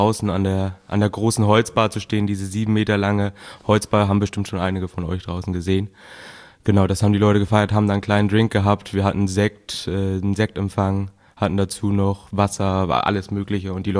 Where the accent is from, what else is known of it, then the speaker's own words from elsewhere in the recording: Gülzow, Germany; Also ich komme aus Gülzow, ich bin 21 Jahre alt